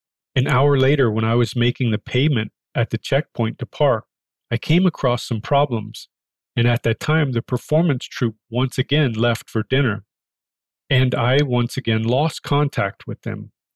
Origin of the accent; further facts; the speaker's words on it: Liaoning, China; My hometown is only 30 kilometers from Fushun. I was honored that Shenyan would be so close to my hometown.